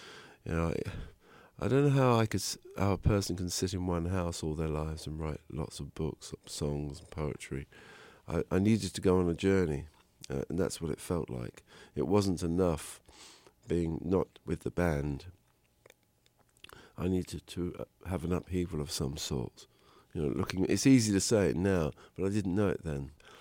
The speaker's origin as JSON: {"language": "English", "region": "London", "country": "United Kingdom", "tie": "born or raised there"}